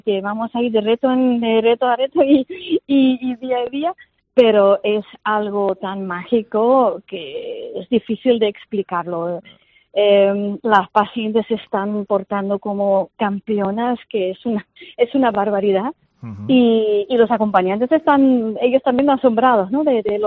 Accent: Tenerife, Canary Islands, Spain; somos un grupo de Tenerife

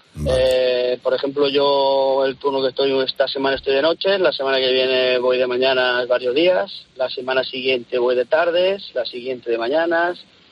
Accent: Zaragoza, Aragon, Spain; now in Jaén, Spain; Soy maño de nacimiento y de corazón, pero resido en Jaén capital.

